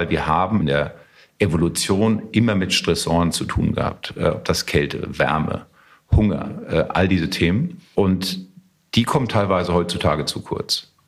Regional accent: Frankfurt, Hesse, Germany; Ich komme aus Frankfurt. Familie kommt aus Griechenland

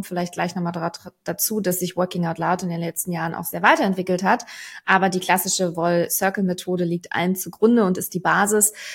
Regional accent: Berlin, Germany; now in Hamburg, Germany

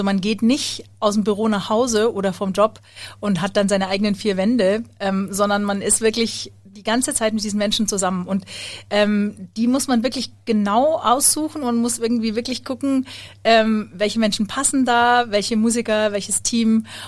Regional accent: Munich, Bavaria, Germany; ich bin Sängerin und ich komme aus München.

